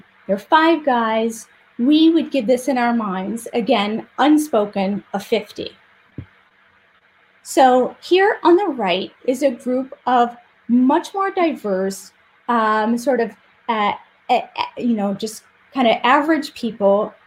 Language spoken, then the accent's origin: English; France; English is a second language; and I'm from France